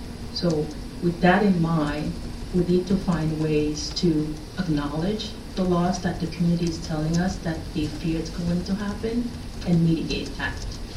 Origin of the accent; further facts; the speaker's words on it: Haiti; as my fellow commissioners know, that I'm from Haiti